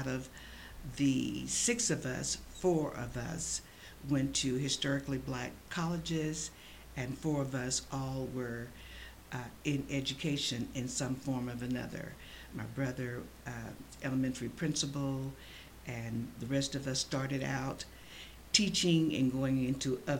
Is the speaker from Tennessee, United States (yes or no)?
yes; Memphis, Tennessee, United States; I grew up in Memphis on the north side of town, a more urban and industrialized side of town, in a predominantly African-American neighborhood.